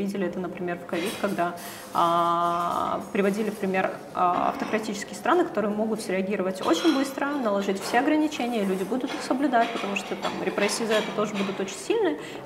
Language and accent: Russian; Moldova; в том числе из-за того, что я из Молдовы, я за всей этой ситуацией очень слежу.